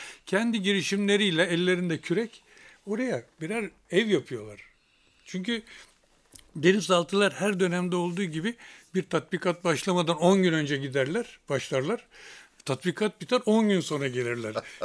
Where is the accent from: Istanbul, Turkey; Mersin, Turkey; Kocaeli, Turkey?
Kocaeli, Turkey; Gölcük; çocukluğum Marmara kıyılarında geçti. Bir bariyeli deniz astsubayının oğluyum ben. Dolayısıyla hem aklımda kalan, bilinçli olduğum dönemden başlamak gerekirse ilkokula Gölcük'te